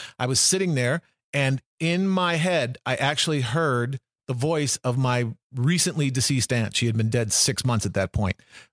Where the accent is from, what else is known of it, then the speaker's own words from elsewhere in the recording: Chicago, Illinois, United States; I was born and raised in Chicago, and I think that's a great place to be